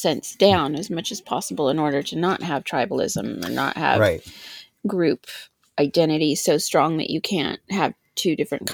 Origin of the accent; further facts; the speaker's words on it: Sakassou, Vallée du Bandama, Côte d’Ivoire; in the region where I grew up in Sakasso.